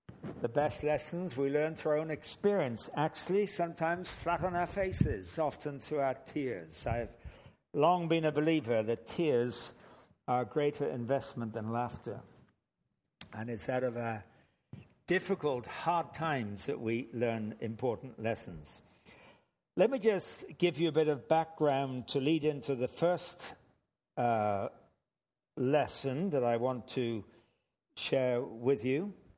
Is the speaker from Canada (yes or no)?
no; England, United Kingdom; And I am English from England, so I speak English.